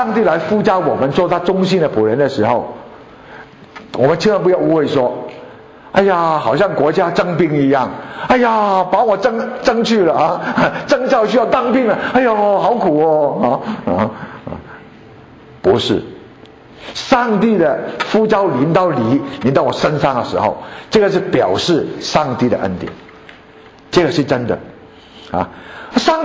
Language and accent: Chinese; China